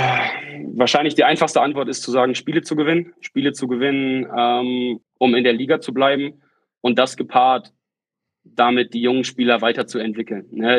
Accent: Cuxhaven, Lower Saxony, Germany; born there; Also ich komme ja gebürtig aus Cuxhaven

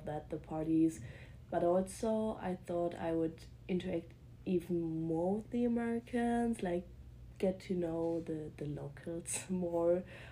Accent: eastern Germany, Germany; English is a second language; now in United States; I'm from Germany. Yeah, for Germany, that's eastern part. And I'm 21 years old.

